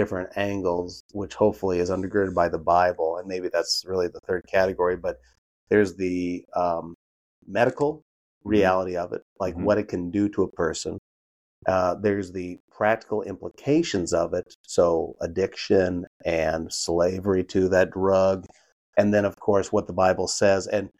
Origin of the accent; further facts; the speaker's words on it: Lincoln, Nebraska, United States; I'm from Lincoln, Nebraska.